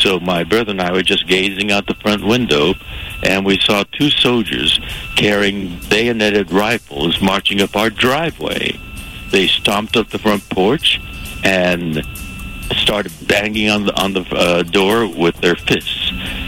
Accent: Los Angeles, California, United States; born there; My mother was born in Sacramento, California. My father was a San Franciscan. I was born in Los Angeles. We're Americans

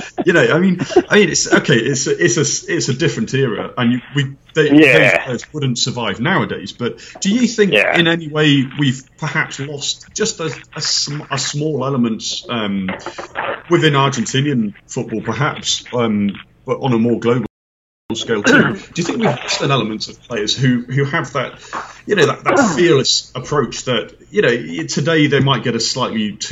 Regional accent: England, United Kingdom; I grew up in England

